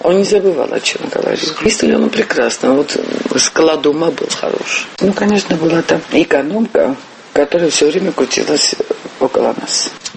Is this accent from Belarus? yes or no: no; Gori, Shida Kartli, Georgia; Я родилась в Горе, жила, старею в Горе. Я сама из семьи репрессированных по линии отца и по линии матери тоже.